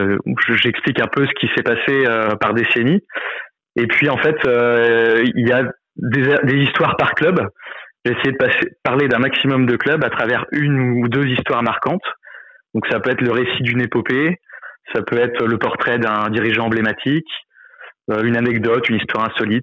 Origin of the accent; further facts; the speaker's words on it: Sainte-Gemme-la-Plaine, Pays de la Loire, France; moi, je suis originaire de Saint-James-la-Plaine, à côté de Luçon.